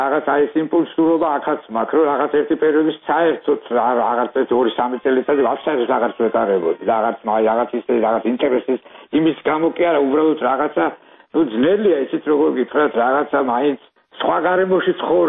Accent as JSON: {"language": "Georgian", "town": "Tsinandali", "region": "Kakheti", "country": "Georgia", "tie": "born or raised there", "said": "მე ბავშვობა წელი კახეთში მაგ გატარებული, სადაც ჩემი იყო წინანდლი, სადაც ჩემი ბავშვობა წინანდალში მაგ გატარებული"}